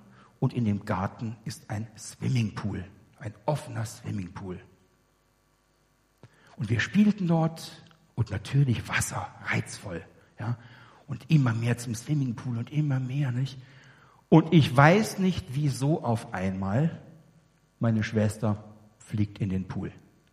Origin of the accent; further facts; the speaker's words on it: Hamelin, Lower Saxony, Germany; Ich bin ja in Hameln aufgewachsen, der berühmten Rattenfängerstadt.